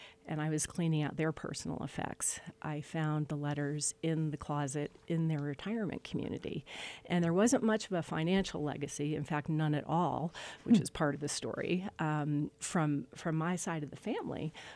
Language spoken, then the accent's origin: English; Mountain Lakes, New Jersey, United States; my parents lived in where I was raised in Mountain Lakes, New Jersey. They lived in their home for 46 years.